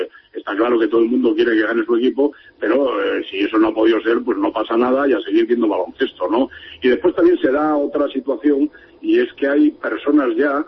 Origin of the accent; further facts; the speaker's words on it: Cantabria, Spain; del mismo Cantabria, ¿no? Que es de donde soy yo